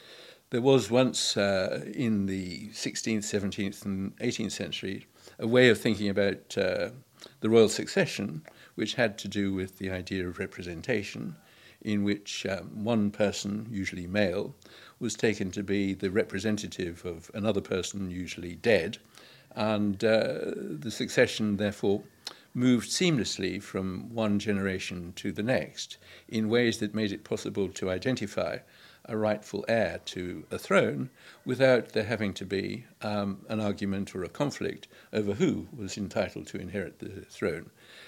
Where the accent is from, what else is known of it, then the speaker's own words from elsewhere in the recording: Zimbabwe; because I come from Zimbabwe, and it was hard to avoid thinking about politics and political ideas in that particular context